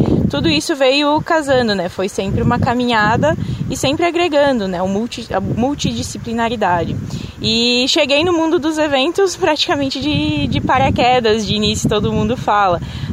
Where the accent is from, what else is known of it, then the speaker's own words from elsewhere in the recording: Farroupilha, Rio Grande do Sul, Brazil; also born or lived in Ireland / London / Italy; Isso, então eu nasci aqui em Linha Boêmios, tá? Quarto distrito de Farroupilha. Eu tenho 29 anos, então eu conheço bem o interior aqui, né? 29 anos que eu moro aqui, estudei algum tempo fora, né? Morei um tempo na Irlanda, morei um tempo em Londres, morei na Itália